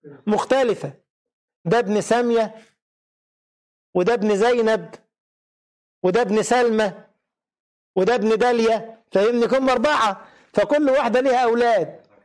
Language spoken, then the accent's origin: Arabic; Cairo, Cairo Governorate, Egypt; انا من القاهرة والسويس دي سفر